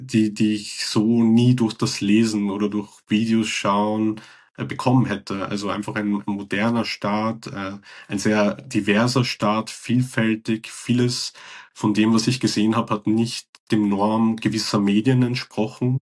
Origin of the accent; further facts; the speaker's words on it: Iran; Ich sehe nicht als Iraner oder Austro-Iraner, der mit westlichen Werten groß geworden ist